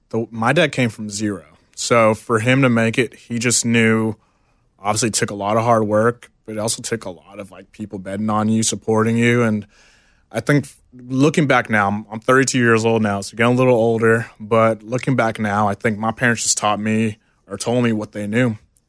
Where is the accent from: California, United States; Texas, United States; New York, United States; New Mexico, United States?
Texas, United States; Houston; Houston, Texas, born and raised.